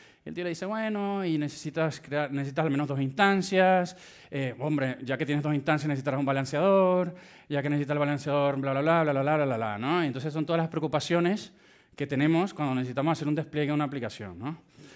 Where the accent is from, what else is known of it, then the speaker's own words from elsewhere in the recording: Venezuela; En Latinoamérica, yo soy venezolano, ¿vale?